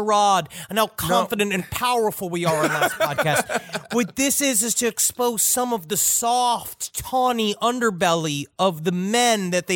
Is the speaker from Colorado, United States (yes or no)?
no; Las Vegas, Nevada, United States; I am from Las Vegas.